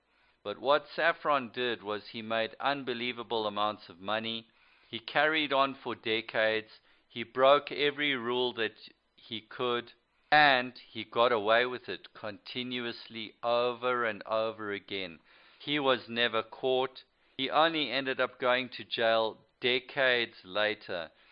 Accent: Western Australia, Australia; They are both from my home state and close personal friends with Benjamin Netanyahu.

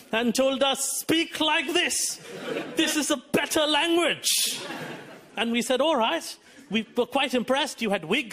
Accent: Mumbai, Maharashtra, India; I'm a comedian from Mumbai, India. This is my first time doing a show in the United Kingdom. I am from India. I've been here a couple of months.

